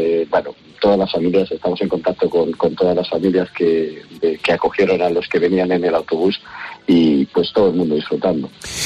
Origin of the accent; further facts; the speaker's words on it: Spain; Yo soy como muchos españoles